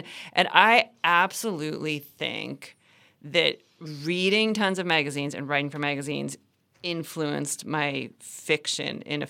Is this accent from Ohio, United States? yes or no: yes; Cincinnati, Ohio, United States; So I grew up in Cincinnati.